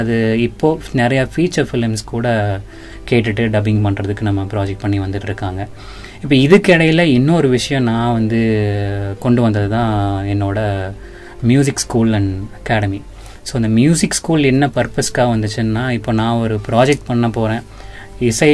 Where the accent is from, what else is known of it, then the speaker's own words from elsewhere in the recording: Pollachi, Tamil Nadu, India; But நான் ஒரு பொள்ளாச்சிக்காரன், அதை பெருமையாக வந்து சொல்லணும்.